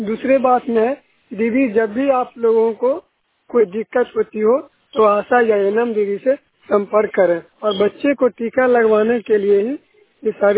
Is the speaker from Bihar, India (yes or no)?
yes; Bihar, India; और मैं तरतरी प्रखंड से हूँ और नालंदा जिला का निवासी हूँ